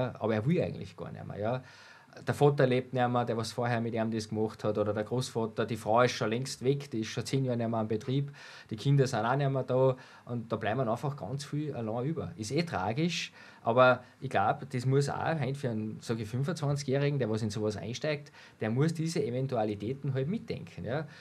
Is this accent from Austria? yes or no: yes; Austria; wenn heute einer mal bei uns in Österreich dann auch vielleicht 80 oder 100 Milchkühe hat